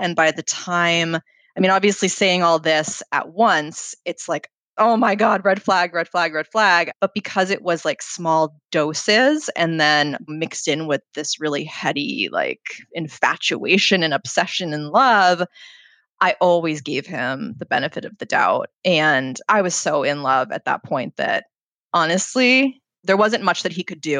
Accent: Maine, United States; now in New York, United States; And I had moved to New York a couple years prior. I'm from Maine originally.

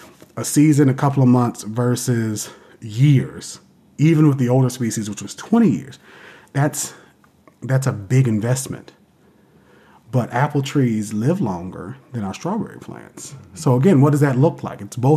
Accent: New Bern, North Carolina, United States; So I come from the coast, I'm come from New Bern, and again, it's just surrounded by trees and forests, particularly the Croatan National Forest.

